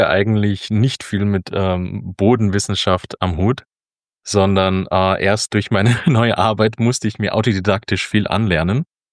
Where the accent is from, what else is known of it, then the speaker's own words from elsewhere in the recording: Austria; also born or lived in Germany; now in Netherlands; ich bin ganz wild gemischt. Also ursprünglich komme ich aus Österreich. Ich habe auch zwischendurch in Deutschland gelebt und jetzt lebe ich schon seit 10 Jahren in den Niederlanden. Also durchschnittlich könnte man mich schon in Deutschland platzieren.